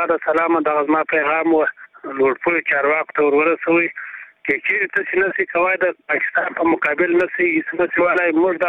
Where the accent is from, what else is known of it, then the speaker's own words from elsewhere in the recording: Helmand, Afghanistan; now in Kandahar, Afghanistan; د هلمند ولایت یم، مګر پروت په کندهار کې یم.